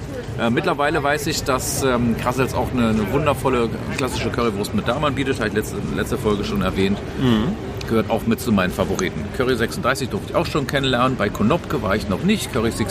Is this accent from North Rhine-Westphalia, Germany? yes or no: no; Berlin, Germany; ich komme aus Steglitz, in der Nähe der Schlossstraße, wo die Bratpfanne residiert, nach wie vor in der Kieler Straße, Ecke Schlossstraße. Und ich bin damit aufgewachsen.